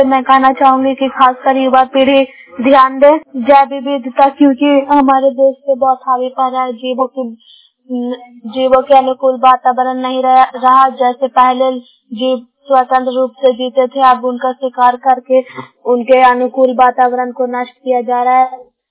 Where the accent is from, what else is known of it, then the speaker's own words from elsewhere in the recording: Bihar, India; ग्राम bearing कुशमकरौता जो नालंदा की निवासी हूँ और मैं क्लास 12 में पढ़ती हूँ।